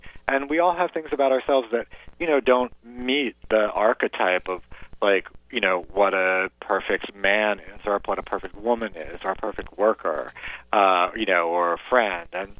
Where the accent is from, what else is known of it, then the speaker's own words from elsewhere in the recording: the South, United States; I grew up in the South, very conservative town in the 80s, and I knew that my voice potentially identified me as gay.